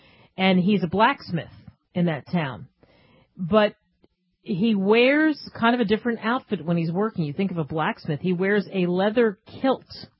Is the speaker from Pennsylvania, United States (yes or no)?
yes; Philadelphia, Pennsylvania, United States; Let's go to my hometown, Philadelphia.